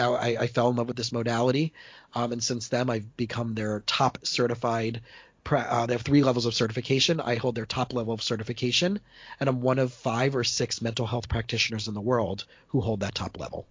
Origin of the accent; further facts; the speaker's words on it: Miami, Florida, United States; And I came back to South Florida, where I grew up in Miami, Fort Lauderdale area.